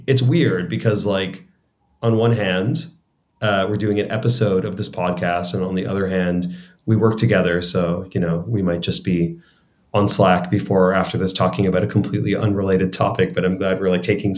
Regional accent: Canada; And this breaks my heart as a Canadian to say

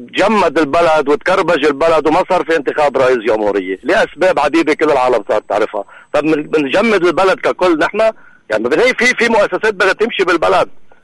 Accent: South Governorate, Lebanon; أول شيء إذا بدك تحكي بالنسبة للجنوب، أنا ابن الجنوب

